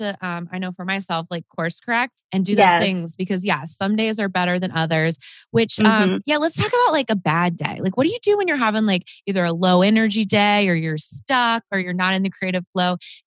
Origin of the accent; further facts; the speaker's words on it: North Carolina, United States; I grew up in North Carolina, but I don't know if everybody else knows where that is.